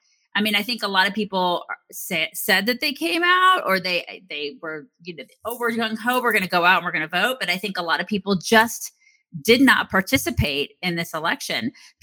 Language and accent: English; Georgia, United States; I lived in Georgia, and Georgia was red.